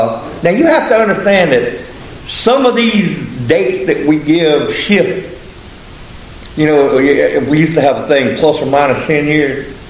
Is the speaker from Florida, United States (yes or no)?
yes; Orlando, Florida, United States; born there; So if that happened today, I was born in Orlando, Florida. I'd have to go to Orlando.